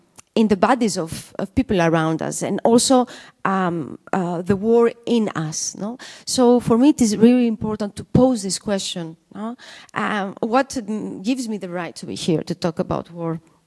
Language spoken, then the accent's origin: English; Greece; I come from Griechenland, I come from Greece. I was born 2 years after the invasion of the Turkish invasion in Cyprus.